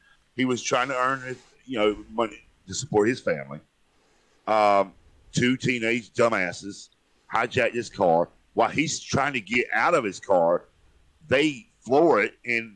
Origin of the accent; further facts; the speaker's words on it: the South, United States; because I'm a Southerner.